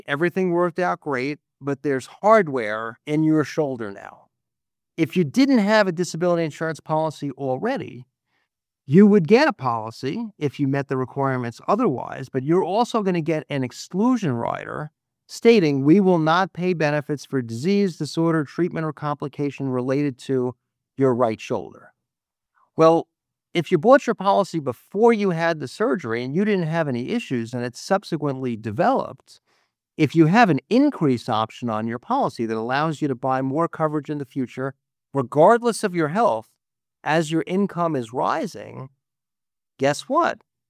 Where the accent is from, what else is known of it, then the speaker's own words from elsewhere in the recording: Montana, United States; Montana, my home state